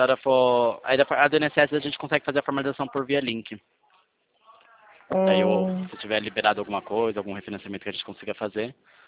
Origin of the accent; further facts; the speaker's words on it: Atibaia, São Paulo, Brazil; Eu sou de Atibaia, interior de São Paulo.